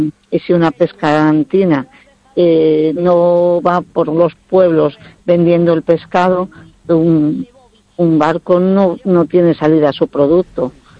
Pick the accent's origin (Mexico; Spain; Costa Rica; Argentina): Spain; Bueu, Galicia; nosotros somos oriundos de Bueu. Mi padre nació en la isla de Ons y mi madre en la zona de la Banda del Río, en Bueu, aunque por circunstancias, en el 2001 nos trasladamos a Marín